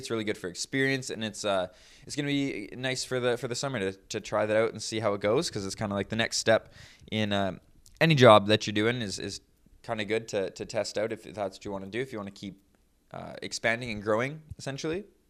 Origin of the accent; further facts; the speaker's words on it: Canada; we couldn't get it because we're Canadian.